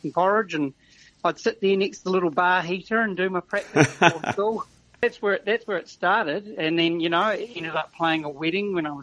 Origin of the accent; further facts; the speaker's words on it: Tauranga, Bay of Plenty, New Zealand; I grew up in Tauranga, and my parents … they gave me piano lessons